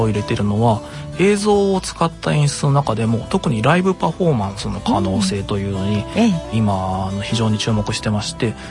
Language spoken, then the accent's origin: Japanese; Okazaki, Aichi, Japan; はい、岡崎出身です。